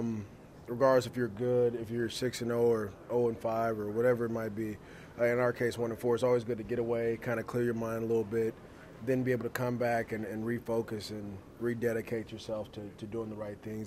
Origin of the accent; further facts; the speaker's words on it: Oakland, California, United States; I know a lot of people, I'm from Oakland, so or around Oakland, so that's nice.